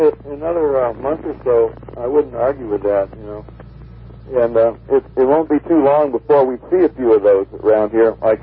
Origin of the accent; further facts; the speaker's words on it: United States; America is a very dear country to me, being an American.